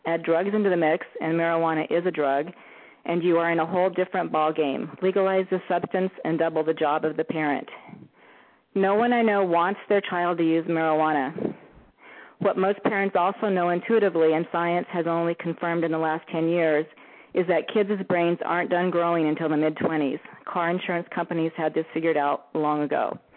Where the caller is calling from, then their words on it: Kodiak, Alaska, United States; I'm calling from Kodiak.